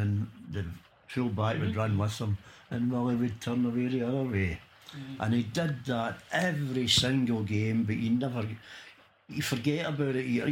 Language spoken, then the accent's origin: English; Glasgow, Scotland, United Kingdom; born there; I was born in Salisbury Street in the Gorbals. Then we moved to Cumberland Street and it was really a hotbed.